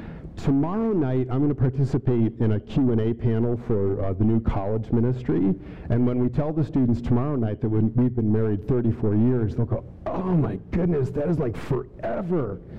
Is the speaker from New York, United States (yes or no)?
no; Massachusetts, United States; now in Colorado, United States; I grew up in Massachusetts, so I was part of the original colonies. I mean, I wasn't part of the original colonies, but that's where I grew up as a pastor's kid.